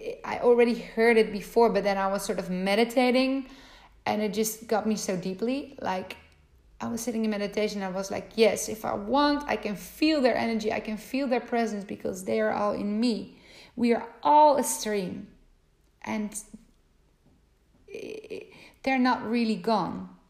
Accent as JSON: {"language": "English", "town": "Zeist", "region": "Utrecht", "country": "Netherlands", "tie": "born or raised there", "said": "It's in Zeist, my hometown, and even though I'm there quite often, like say weekly"}